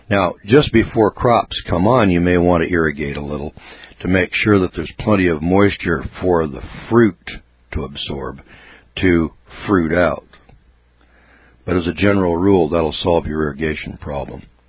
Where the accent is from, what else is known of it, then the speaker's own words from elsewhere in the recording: Rust Belt, United States; I'm an outsider, you know, I'm a snowbird from the Rust Belt